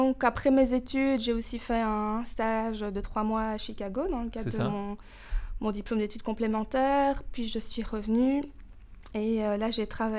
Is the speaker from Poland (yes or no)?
no; Ougrée, Wallonia, Belgium; Commençons peut-être par le commencement. Donc je suis née à Ougrée.